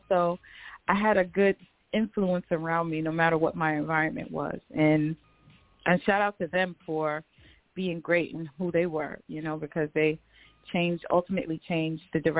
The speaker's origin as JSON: {"language": "English", "town": "New York City", "region": "New York", "country": "United States", "said": "I was from Uptown on West Side, you know, Lennox and Severance, you know, with Cameron, okay."}